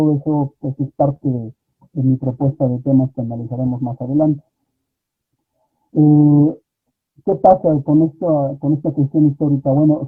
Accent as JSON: {"language": "Spanish", "region": "Hidalgo", "country": "Mexico", "said": "pero somos de acá del Estado de Hidalgo."}